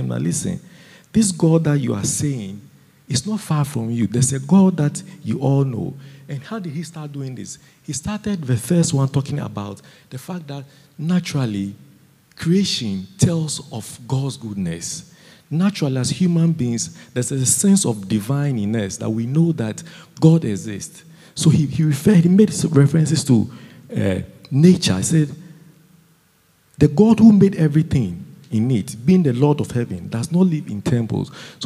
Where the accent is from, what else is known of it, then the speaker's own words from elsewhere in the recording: Ghana; or I come from Ghana. Idol worship is very common.